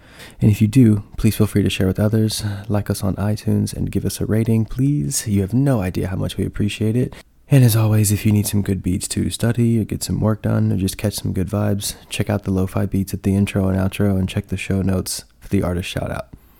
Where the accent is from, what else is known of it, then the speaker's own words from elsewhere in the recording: North Carolina, United States; also born or lived in Virginia / Florida; Yeah, so I was born in North Carolina. I moved to Virginia when I was like 6 months old, and I lived there until I was 10, and then we moved back to North Carolina, and I lived North Carolina or Florida pretty much my whole life since then.